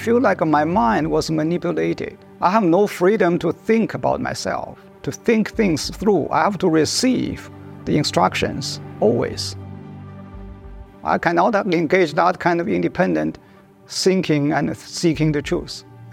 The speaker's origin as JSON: {"language": "English", "country": "China", "tie": "born or raised there", "said": "Yeah, I grew up in China."}